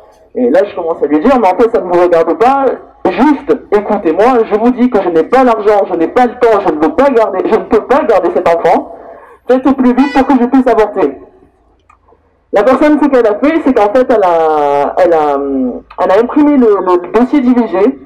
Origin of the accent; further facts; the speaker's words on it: Tahiti, French Polynesia; j'ai été adoptée par une famille blanche, pas du tout déconstruite, et de base, je viens de Tahiti.